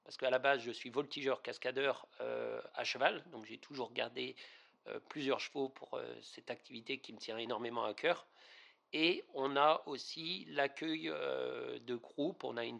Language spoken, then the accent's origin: French; Auvergne-Rhône-Alpes, France; moi, je suis originaire de la Loire, dans un tout petit village. Donc, c'est vrai que j'ai toujours vécu en pleine nature